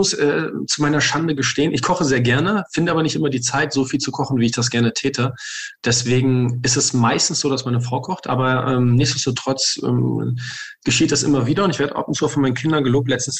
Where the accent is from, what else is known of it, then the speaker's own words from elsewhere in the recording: Frankfurt, Hesse, Germany; Ich bin ja gebürtiger Frankfurter und das hat mich nicht so ganz losgelassen.